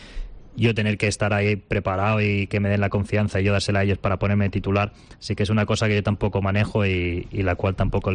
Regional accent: Castelldefels, Catalonia, Spain; como la gente sabrá, soy de Castelldefels, que está aquí al lado.

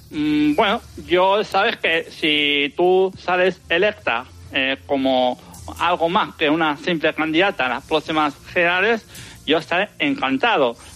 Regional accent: Galicia, Spain; yo también soy gallego.

